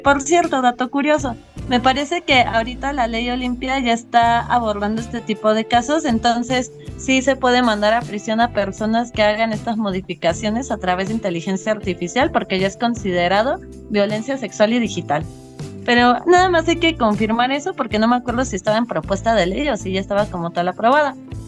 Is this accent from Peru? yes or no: no; State of Mexico, Mexico; sí me tengo que preocupar porque soy del Estado de México